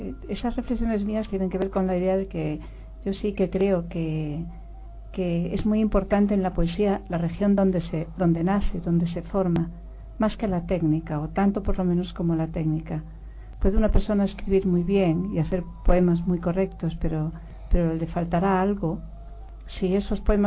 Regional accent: Galicia, Spain; first language Galician; Spanish is a second language; verdaderamente bilingüe, porque nací hablando gallego, viví hasta los 13 años hablando gallego, pero luego aprendí castellano y viví en un mundo en que se hablaba castellano.

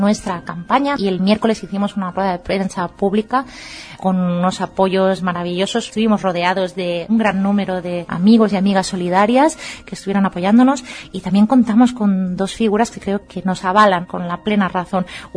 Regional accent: Spain; first language Catalan; Spanish is a second language; en nuestra lengua materna, que es el catalán. Desde allá estamos recogiendo apoyos

